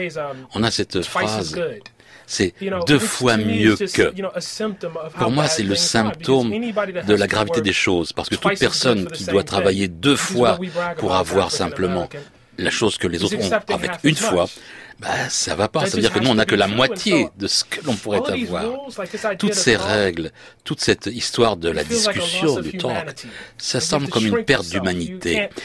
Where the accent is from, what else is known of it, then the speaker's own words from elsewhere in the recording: Baltimore, Maryland, United States; Même là où j'ai grandi à Baltimore, avec tous ces faits, véritablement, ça m'a été transmis de façon extrêmement puissante.